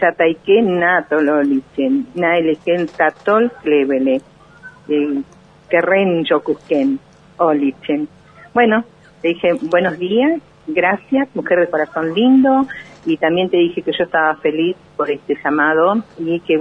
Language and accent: Spanish; Tierra del Fuego, Argentina; hoy representar esto en mi Tierra del Fuego es un honor.